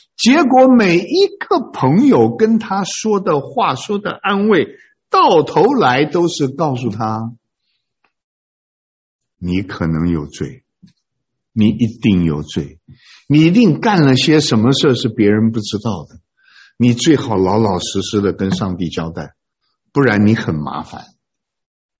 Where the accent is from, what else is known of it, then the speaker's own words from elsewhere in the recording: China; 我们中国人的老话说，天有不测风云，人有旦夕祸福